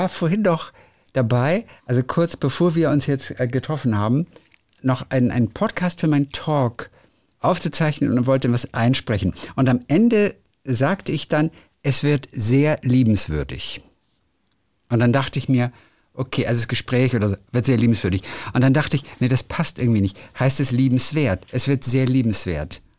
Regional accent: Lübeck, Schleswig-Holstein, Germany; Ich bin ja Lübecker, ne? Ich komme ja aus Lübeck eigentlich.

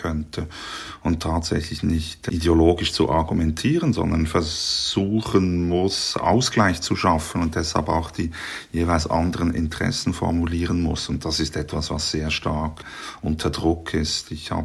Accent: Bern, Switzerland; in meiner Kindheit im Berner Oberland, das sehr freikirchlich und auch täuferisch geprägt ist

